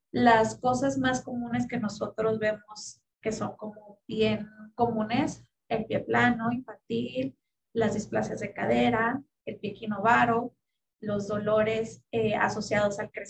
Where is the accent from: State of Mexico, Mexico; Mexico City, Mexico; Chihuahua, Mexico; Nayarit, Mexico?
Chihuahua, Mexico; Ciudad Juárez; Bien, pues yo soy de Ciudad Juárez, Chihuahua, aquí de México. Nacida, criada, estudié parte de mi carrera en la universidad de aquí, de esta ciudad, que se llama Universidad Autónoma de Ciudad Juárez.